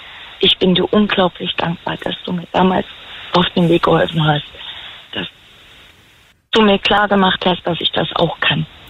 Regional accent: Eisenach, Thuringia, Germany; Ich komme ja aus dem Herzen von Deutschland, also tatsächlich aus dem Herzen, sprich Eisener.

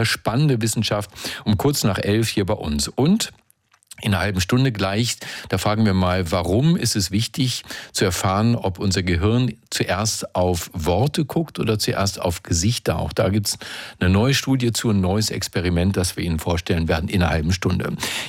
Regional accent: Berlin, Germany; ich komme aus Berlin, ja, hier ist immer viel

